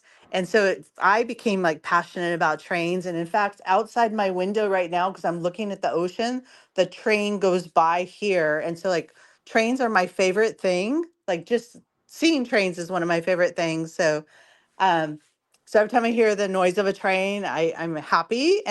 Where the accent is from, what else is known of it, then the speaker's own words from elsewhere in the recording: California, United States; because I'm from SoCal, so we have Disneyland, Knott's Berry Farm, Magic Mountain, Universal Studios, like all within an hour and a half of driving.